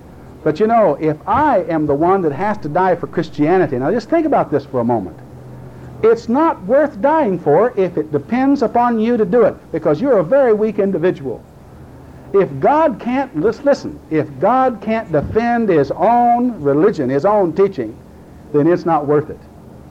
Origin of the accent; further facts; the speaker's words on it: United States; But that's my privilege as an American.